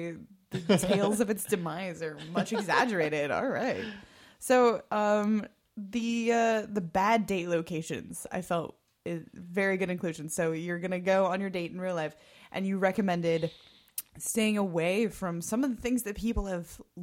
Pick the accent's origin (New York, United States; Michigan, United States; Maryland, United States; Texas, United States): Michigan, United States; Detroit; my best friend and I, when we were growing up in Detroit or whatever